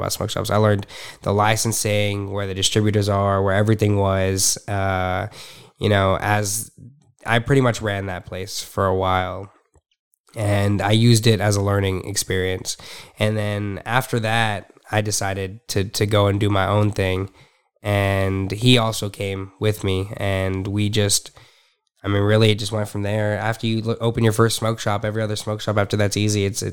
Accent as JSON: {"language": "English", "town": "Alvarado", "region": "Texas", "country": "United States", "tie": "born or raised there", "also_born_or_lived": "Arlington", "said": "So we always, me and him, we grew up in here in Texas. And I moved to Arlington. I mean, I'm just going to say how we met pretty much. I just went to school before I was a young kid. I grew up in Alvarado."}